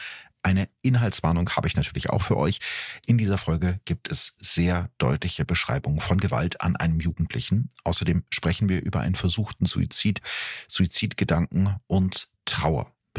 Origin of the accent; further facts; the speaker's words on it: Gütersloh, North Rhine-Westphalia, Germany; In meiner Heimatstadt Gütersloh